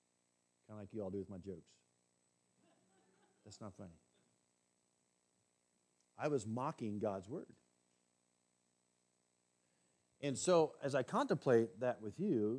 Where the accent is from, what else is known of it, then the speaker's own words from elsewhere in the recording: Missouri, United States; I'm from Missouri."